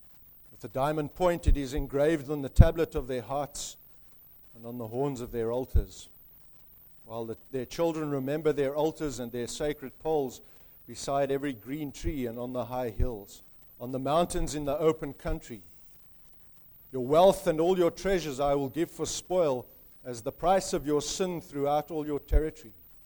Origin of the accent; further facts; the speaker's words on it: South Africa; When I was a youngster growing up in South Africa, we didn't have television.